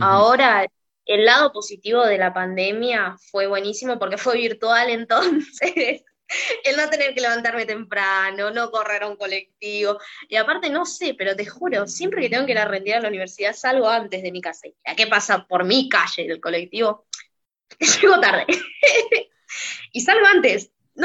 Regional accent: Misión Tacaaglé, Formosa, Argentina; now in Lomas del Mirador, Argentina; Sí, que es un pueblito bastante chiquito en donde me crié y mi familia sigue estando ahí y de ahí me sigue apoyando porque en este momento estoy viviendo en Lomas del Mirador

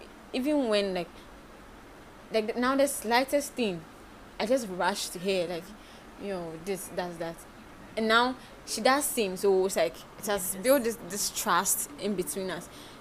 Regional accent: Ghana; being a Ghanaian, I had that Ghanaian mentality

